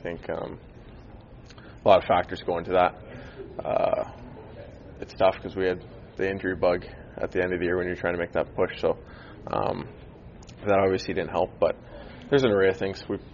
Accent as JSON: {"language": "English", "country": "Canada", "tie": "born or raised there", "said": "Oh, it's something that, as a Canadian kid, you're well aware of."}